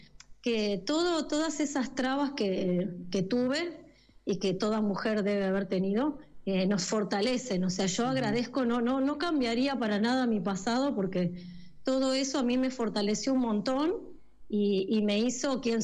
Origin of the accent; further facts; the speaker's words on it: Argentina; quedé seleccionada yo como argentina